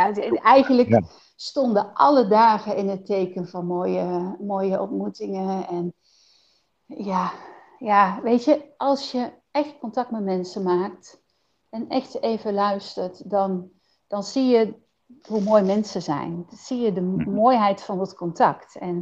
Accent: Nijmegen, Gelderland, Netherlands; Ik kom uit Nijmegen. Ik ben 51

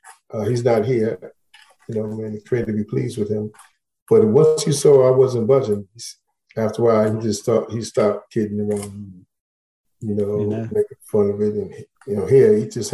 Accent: New Jersey, United States; also born or lived in North Carolina / Harlem; I was born in North Carolina and then came up to New Jersey and Harlem. My mother was raised both in New Jersey and New York. My father was raised in New Jersey.

